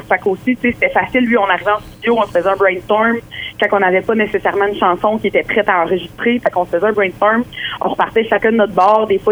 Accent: Coaticook, Quebec, Canada; vendredi dans mon patelin à Quaticook. Je me sens très enracinée

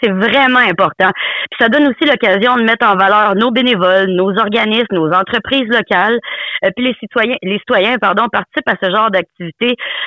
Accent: Montreal, Quebec, Canada; now in Kedgewick, Canada; Puis moi, je trouve ça super beau parce que moi, je viens de Montréal et ça me touche beaucoup. Là. Depuis que je suis arrivée à Kedgewick

